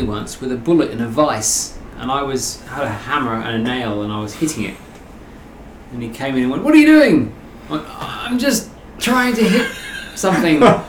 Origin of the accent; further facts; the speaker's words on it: England, United Kingdom; No, we just shot rabbits occasionally. We were farmers in England.